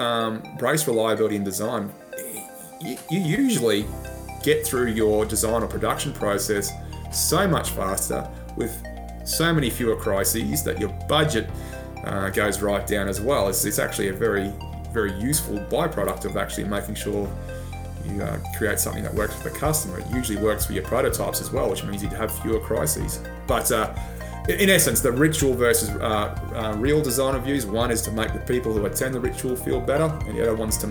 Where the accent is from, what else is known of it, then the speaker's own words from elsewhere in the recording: Australia; accent: Australian; now in Canada; my accent says Australia, but I'm firmly based in Canada right now.